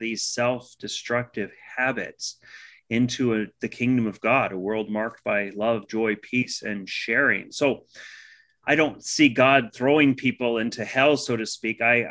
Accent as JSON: {"language": "English", "region": "Texas", "country": "United States", "tie": "born or raised there", "said": "I grew up in Texas, and every time we went to a high school football game"}